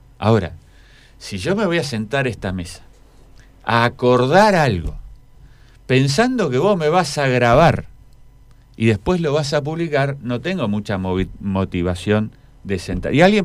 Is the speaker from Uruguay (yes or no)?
no; Aluminé, Neuquén, Argentina; y yo que vengo de Aluminé, ¿qué le digo a mis vecinos?